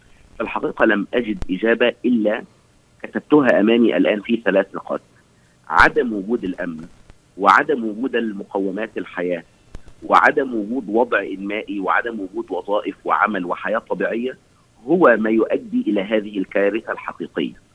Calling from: Cairo, Cairo Governorate, Egypt; يسعدني ويشرفني أن أنا أكون معكم من القاهرة

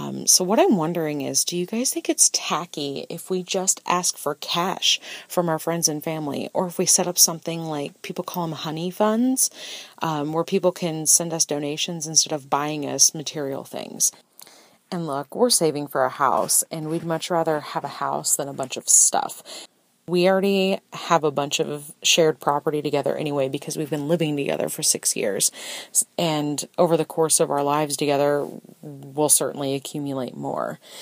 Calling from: Indianapolis, Indiana, United States; For your listeners, I'm 32 from Indianapolis

